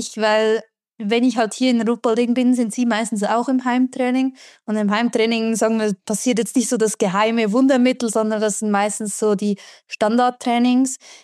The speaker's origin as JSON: {"language": "German", "town": "Engelberg", "region": "Obwalden", "country": "Switzerland", "said": "ich komme ursprünglich aus Engelberg und bin eigentlich auch noch wohnhaft in Engelberg, aber mein Mann wohnt halt in Ruhpolding und darum bin ich auch viel hier."}